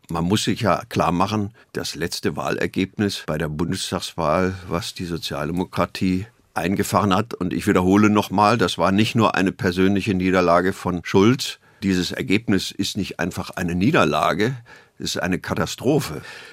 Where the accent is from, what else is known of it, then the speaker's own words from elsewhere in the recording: Berlin, Germany; Ich bin im Oktober 1948 in Berlin geboren und aufgewachsen und habe die Stadt als Kind noch als eine Stadt erlebt.